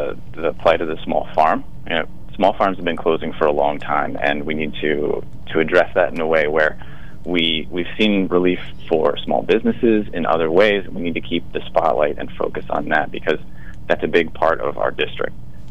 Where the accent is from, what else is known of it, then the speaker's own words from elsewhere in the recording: Pennsylvania, United States; So I grew up in a log house in the woods in northeastern PA. I spent a lot of my youth hunting and fishing in Wyoming and Susquehanna counties.